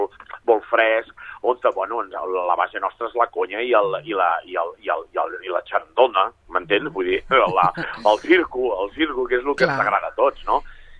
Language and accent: Catalan; Sabadell, Catalonia, Spain; jo sóc de Sabadell